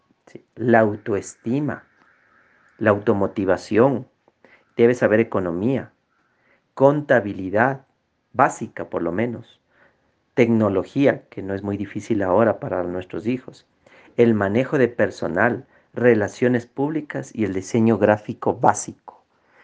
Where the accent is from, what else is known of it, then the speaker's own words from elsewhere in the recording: Ecuador; Yo tuve la oportunidad hace algunos años, en mi país de Ecuador, ser contratado para dictar a nivel nacional